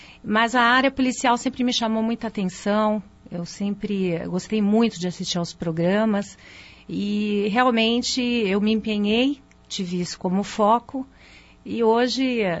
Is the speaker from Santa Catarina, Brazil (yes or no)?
no; São Paulo, Brazil; born there; Eu nasci em São Paulo.